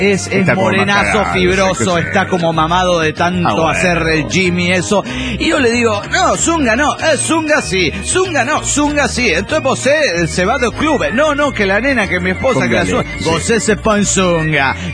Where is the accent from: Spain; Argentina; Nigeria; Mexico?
Argentina; Soy argentino, soy emotivo.